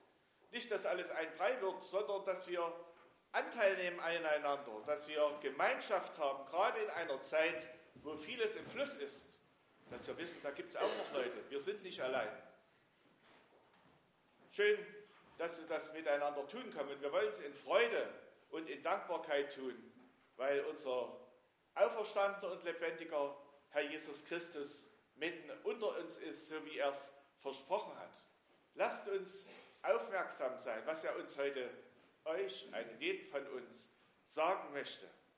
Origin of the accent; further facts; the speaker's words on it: Lauterbach, Germany; Und ich komme aus Lauterbach, liebe den Herrn Jesus Christus und glaube, dass das, was in der Bibel steht, Gottes Wort ist